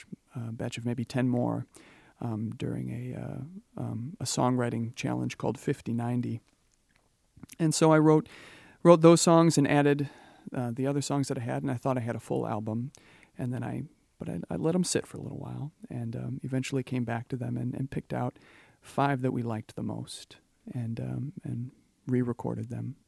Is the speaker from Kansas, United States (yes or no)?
no; Prairie du Chien, Wisconsin, United States; I'm originally from Prairie du Chien, and so I always had a connection to the city and certainly to the history of the city.